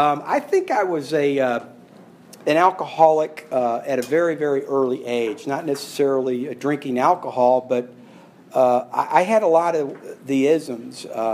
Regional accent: Dublin, Ohio, United States; also born or lived in Cleveland; I grew up in Ohio. I was born in Cleveland and grew up just outside of Columbus in a town called Dublin.

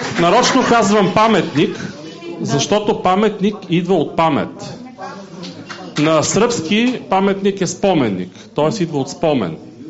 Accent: Sofia, Sofia City, Bulgaria; ще се изкажа и като софиянец, роден и израснал в София на 200 метра от това, което сега някой наричат паметник.

